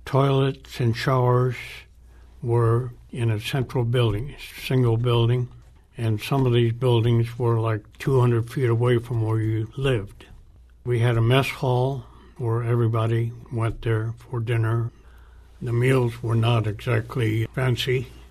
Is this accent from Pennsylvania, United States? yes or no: no; Fresno, California, United States; born there; I was born in Fresno, California, which is a good place to be from. My parents had a grocery store there